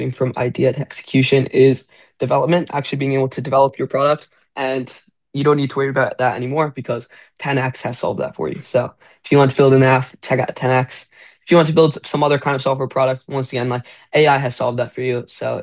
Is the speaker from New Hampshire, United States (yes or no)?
no; New York, United States; I'm from New York.